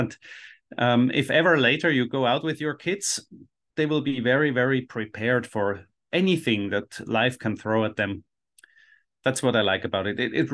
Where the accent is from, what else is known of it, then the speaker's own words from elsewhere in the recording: Switzerland; that's one thing I really like about growing up in Switzerland is you go to the woods, you get dirty, you make a fire, you maybe cut yourself in the finger, you do some stupid stuff